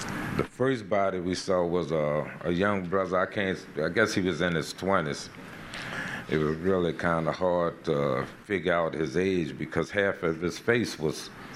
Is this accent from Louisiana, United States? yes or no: yes; Gretna, Louisiana, United States; born or raised there